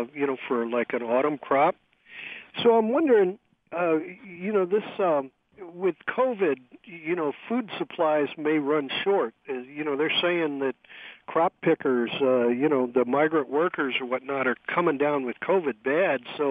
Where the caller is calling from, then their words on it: California, United States; Now, I'm calling from California